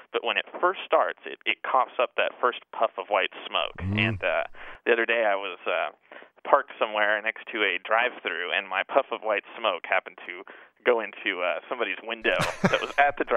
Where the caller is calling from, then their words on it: San Antonio, Texas, United States; I'm calling from San Antonio, Texas.